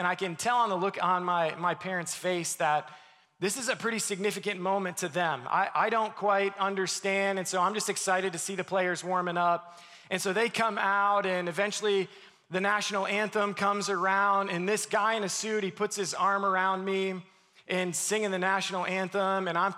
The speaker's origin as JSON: {"language": "English", "region": "Pennsylvania", "country": "United States", "lives_now": "Ames, United States", "said": "I'm initially from Pennsylvania, came out here to Ames, ultimately to plant a church."}